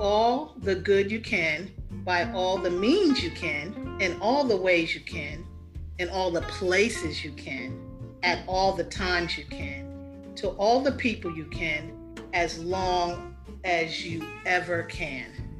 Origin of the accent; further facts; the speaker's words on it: New Rochelle, New York, United States; Growing up in New Rochelle, New York. I grew up with a lot of Jewish people, so I was very familiar with their celebrations.